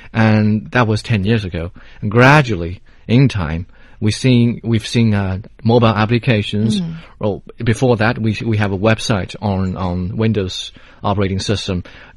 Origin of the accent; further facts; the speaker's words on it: China; luckily for me, my hometown was very close to Shanghai, so it was relatively easier for me.